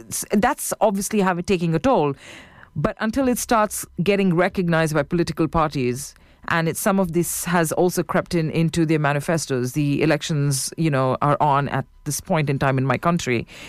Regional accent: India; in my own country, I come from India

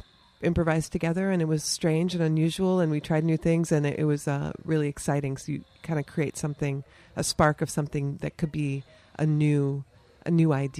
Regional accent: Singapore; also born or lived in Belgium; I was born in Belgium, and I was raised in Singapore for 9 years. And Belgium is bilingual, mainly Dutch and French, and Singapore has four official languages, Mandarin, Malay, Hindi, and English. And I was raised around all of these

